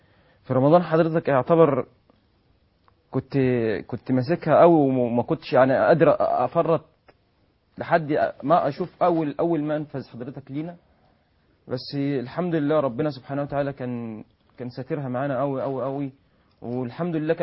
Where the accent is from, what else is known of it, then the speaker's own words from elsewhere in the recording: Egypt; احنا مصريين